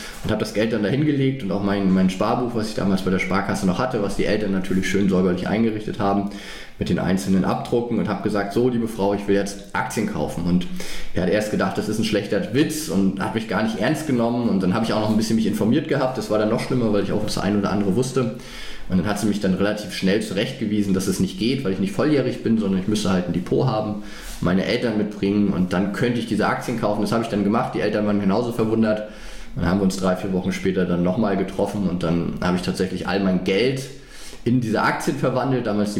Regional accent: Frankfurt, Germany

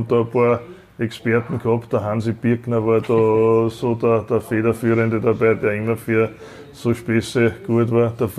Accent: St. Pölten, Lower Austria, Austria; also born or lived in Innsbruck; Ja, ist meine Geburtsstadt. St. Pölten wohnt zwar nicht direkt da, sondern am Land, aber im Bezirk St. Pölten.

